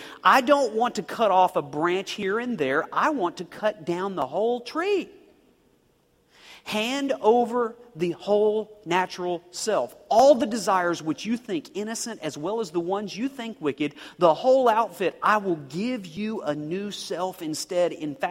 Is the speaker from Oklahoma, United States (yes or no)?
yes; Oklahoma, United States; I grew up in Oklahoma, and so deep down in the dark recesses of my soul, I have this little twinge of an affinity for country music. Okay, we have two kinds of music in Oklahoma, country and western.